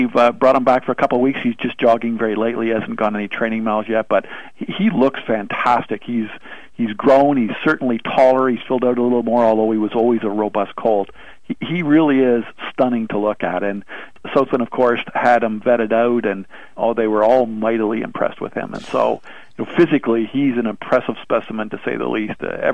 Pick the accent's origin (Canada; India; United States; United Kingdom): Canada; the North American Cup for us, being Canadian, is a huge deal.